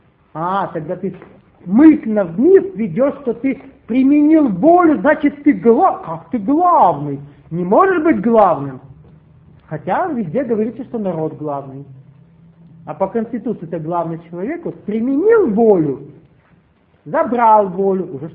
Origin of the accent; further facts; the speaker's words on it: Russia; Не потому, что я там россиянин.